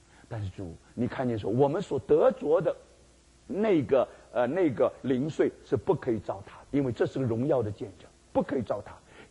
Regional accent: China; 我们普通以为这个篮呢，就是我们中国人买菜篮的菜篮

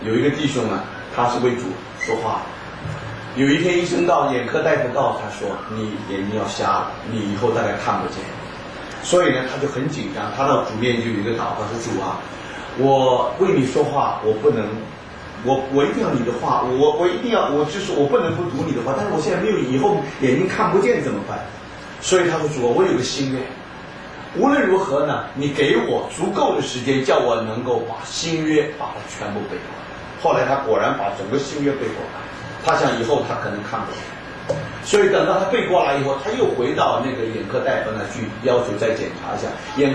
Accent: Brazil; 我是从巴西来的，

